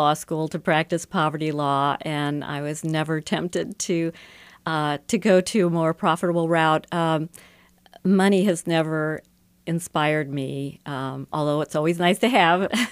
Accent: Madison, Wisconsin, United States; also born or lived in Oberlin; I'm from Madison, Wisconsin. My father was a professor at the University of Wisconsin, and I grew up in Madison. I was born originally in Oberlin, Ohio, where my father taught.

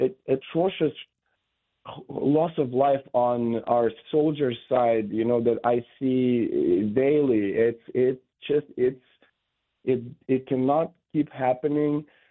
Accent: Chernivtsi, Chernivtsi Oblast, Ukraine; And I had to leave and retreat back to my hometown of Chernivtsi, where it was much safer.

